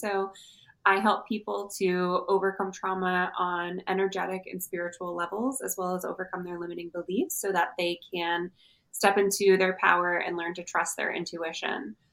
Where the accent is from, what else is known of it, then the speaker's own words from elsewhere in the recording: New York, United States; now in Austin, United States; Oh, I live in Austin, Texas currently, but I grew up in New York.